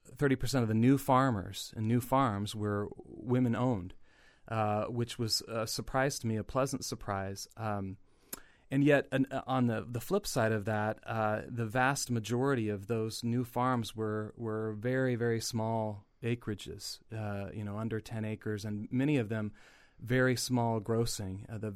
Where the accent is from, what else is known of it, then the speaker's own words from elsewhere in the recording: Iowa, United States; I do know that in Iowa, my home state, about 50% of Iowa farm ground, I believe, now is owned by women.